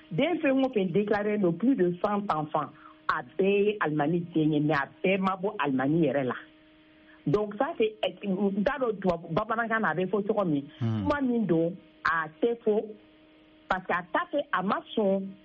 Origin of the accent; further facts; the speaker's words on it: Mali; born there